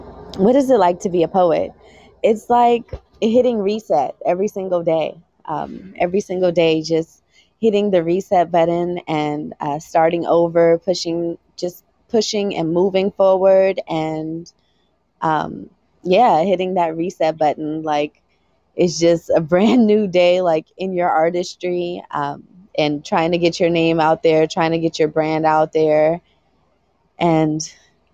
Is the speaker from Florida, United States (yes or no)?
no; Pasadena, California, United States; Yes, I am from Pasadena, California. Born and raised.